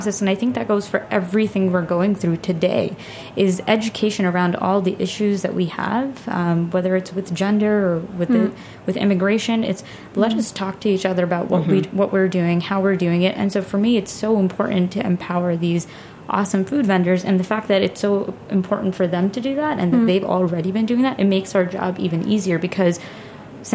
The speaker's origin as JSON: {"language": "English", "town": "Queens", "region": "New York", "country": "United States", "tie": "born or raised there", "said": "New York is very special, and I grew up in Queens, which is one of the most diverse places in the world."}